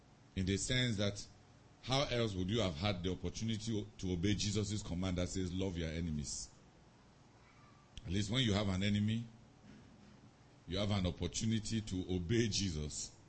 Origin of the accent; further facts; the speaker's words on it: Canada; I'm from Canada.